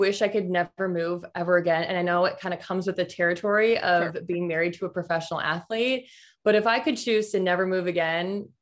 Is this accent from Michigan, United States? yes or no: yes; Michigan, United States; I mean, I grew up in Michigan, but I love the warm weather.